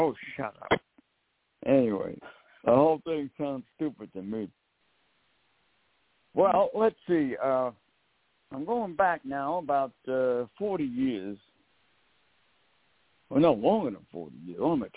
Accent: Texas, United States; I come from Texas.

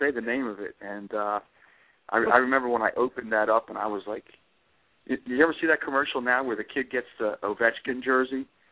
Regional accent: Philadelphia, Pennsylvania, United States; I grew up, I was born in the Germantown Hospital in Philadelphia. We lived in the Logan section of the city of Philadelphia. And I guess we lived there for the first 9 years of my life before we moved up into the suburbs

